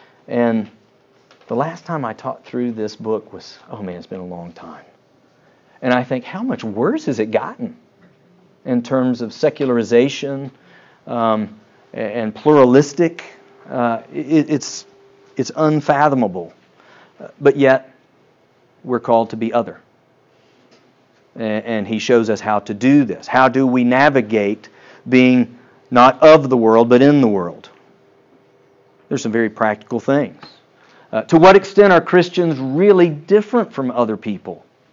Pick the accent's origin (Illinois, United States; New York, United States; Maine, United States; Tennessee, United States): Tennessee, United States; I'm from East Tennessee. I can say this. My family speaks with a really southern accent, a hillbilly accent, and it's just amazing.